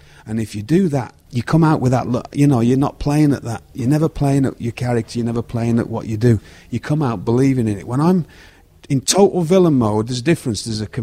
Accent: United Kingdom; born or raised there

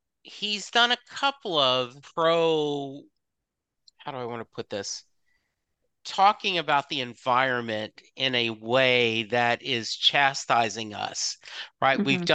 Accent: the South, United States; I have a basic fear of snakes, right? I was raised in the South.

